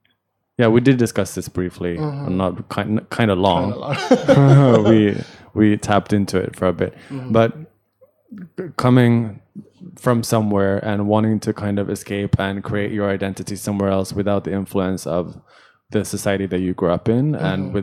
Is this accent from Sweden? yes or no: yes; Sweden; English is a second language; like I'm from Sweden originally.